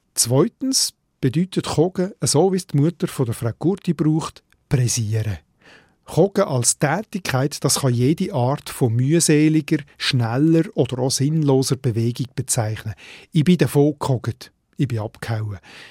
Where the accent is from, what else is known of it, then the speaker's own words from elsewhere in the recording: Solothurn, Switzerland; Dort, wo ich herkomme, im Solothurner Schwarzbubenland, dort sagt man übrigens Masperli.